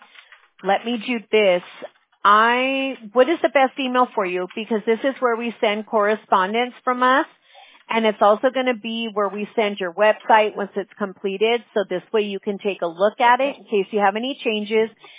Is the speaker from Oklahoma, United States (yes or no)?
no; Fountain Valley, California, United States; We're in California. We're in Fountain Valley. If you've ever been to Disneyland, we're about maybe 20 minutes away.